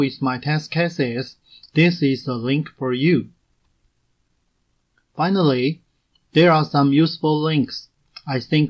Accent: Taiwan; English is a second language; from Taiwan.

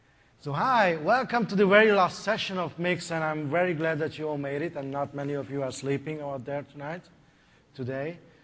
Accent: Hungary; If you're wondering where the funny accent is from, we're actually from Hungary, which is the little red country surrounded by all the green ones.

